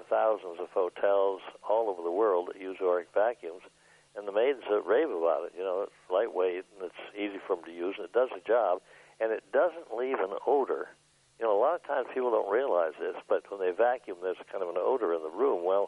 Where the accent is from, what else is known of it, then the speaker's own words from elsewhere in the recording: Duluth, Minnesota, United States; born there; That's correct. I was born in Duluth.